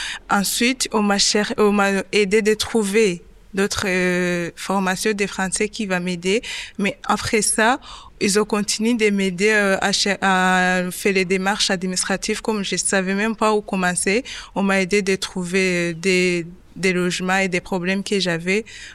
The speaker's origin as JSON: {"language": "French", "country": "Rwanda", "lives_now": "France", "said": "j'ai 23 ans, je suis rwandaise."}